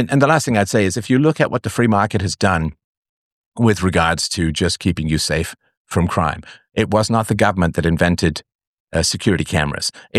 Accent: London, United Kingdom; Like, I grew up in London before all of the stuff that's been going on since.

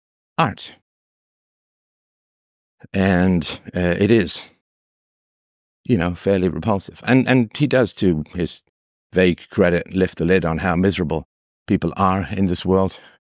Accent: England, United Kingdom; growing up in England, and of that stock as a whole, although I'm half Irish, half German.

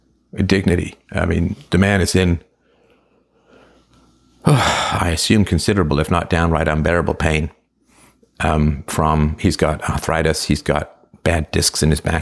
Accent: England, United Kingdom; when I was a kid growing up in England

